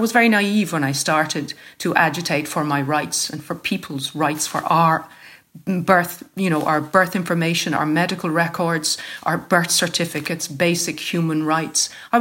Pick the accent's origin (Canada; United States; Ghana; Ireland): Ireland; Munster; born there; It says that I was born in County Dublin. I wasn't. That's what they write about people who were born in Cork.